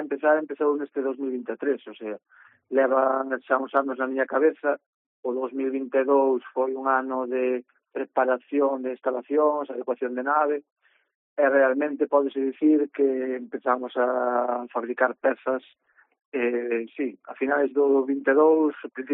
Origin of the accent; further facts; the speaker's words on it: Ribeira, Galicia, Spain; Na miña terra, en Ribeira.